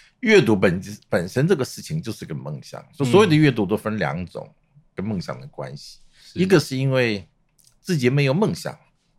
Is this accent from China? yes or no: no; South Korea; now in Taiwan; 因为我在韩国出生长大嘛